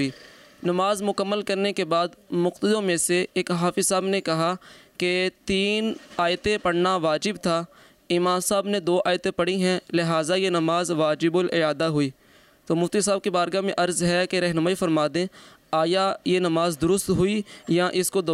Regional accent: Shahkot, Punjab, Pakistan; میرا تعلق شاہکوٹ سے ہے۔

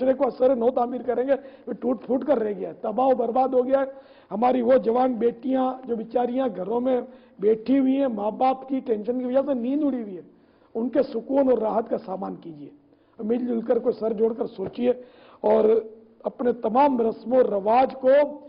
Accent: Karachi, Sindh, Pakistan; born there; میں نے کتیانہ نہیں دیکھا، میں باب المدینہ پیدا ہوا، میرے ماں باپ کتیانے کہتے،

